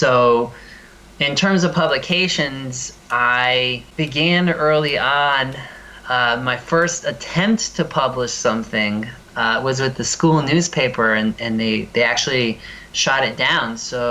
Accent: United States; Yeah, so I'm from the United States.

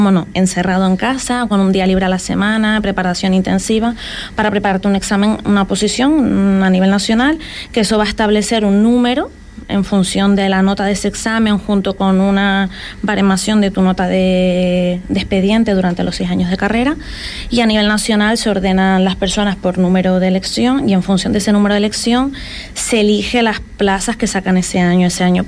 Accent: Canary Islands, Spain; moved away as an adult; Me costó entrar, la verdad, yo soy de Tenerife

